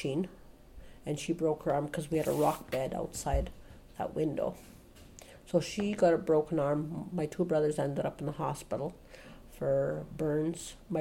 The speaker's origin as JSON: {"language": "English", "town": "Collin Lake", "region": "Alberta", "country": "Canada", "tie": "born there", "said": "I was born in Collin Lake, Alberta"}